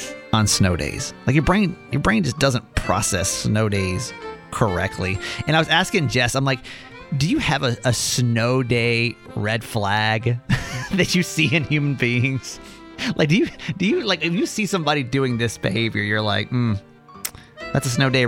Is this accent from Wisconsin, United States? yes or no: yes; Wisconsin, United States; I'm originally from somewhere. I'm from Wisconsin originally.